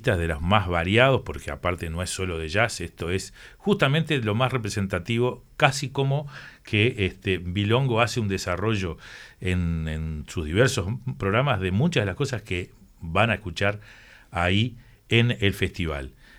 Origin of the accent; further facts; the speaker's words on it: Uruguay; Aparentemente, bien, somos uruguayos, todo lo dejamos para último momento